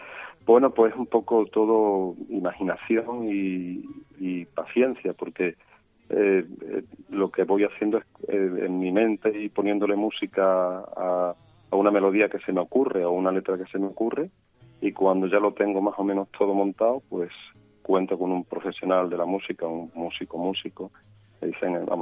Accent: Santa Marta de los Barros, Extremadura, Spain; Yo soy de Santa Marta de los Barros, yo estoy aquí a nada, de Badajoz nada, capital. Nada. Y claro, mis vivencias desde pequeño, con mis padres, ¿no? Yendo a comprar a Badajoz, yendo al médico a Badajoz

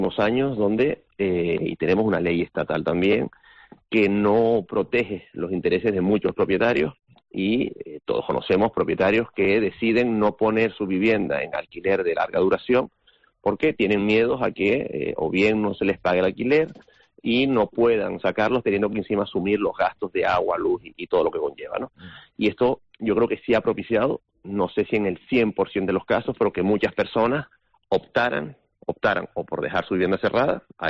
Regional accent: El Hierro, Canary Islands, Spain; Yo soy de la Isla del Hierro.

